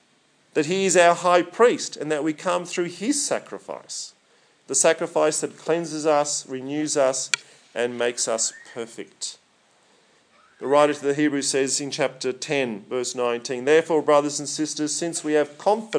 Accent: Sydney, New South Wales, Australia; I grew up in Surrey Hills before it was trendy in Sydney.

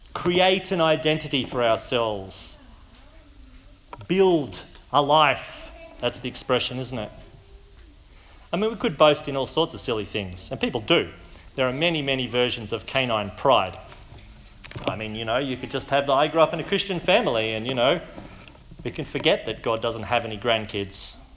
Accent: Canberra, Australian Capital Territory, Australia; When you heard I was from Canberra, did you think, oh, no, that's where you get knifed?

